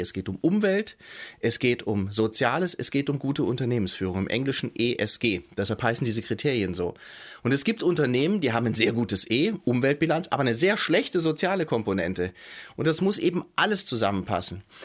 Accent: Stuttgart, Baden-Württemberg, Germany; born there; Aber man muss sagen, ich komme aus Stuttgart gebürtig.

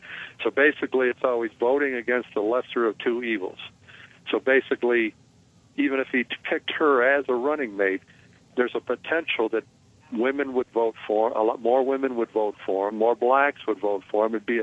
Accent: Ohio, United States; No, I'm from Ohio.

